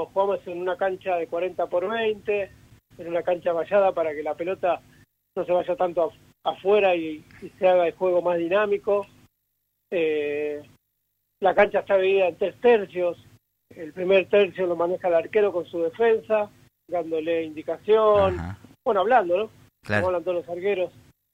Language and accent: Spanish; Argentina; como tanto argentino